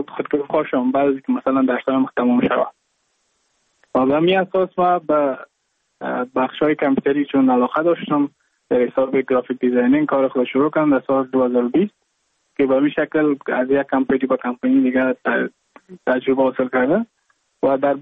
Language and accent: Persian; Mazar-i-Sharif, Balkh, Afghanistan; moved away as an adult; now in Goa, India; از مزار شریف هستم، از قریه شیرآباد که از قریه درفتاده مزار شریف بخش میباشم که ما در سال 2019 ماه جون به هندوستان آمدم